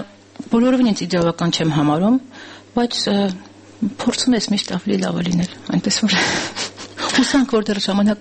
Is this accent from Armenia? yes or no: yes; Yerevan, Armenia; ինձ համար ցավոտ է յուրաքանչյուր ծառի արմատահան անելը Երևանում, որովհետև ես իմ մանկության Երևանից այդ պատրանքը հիմա թվում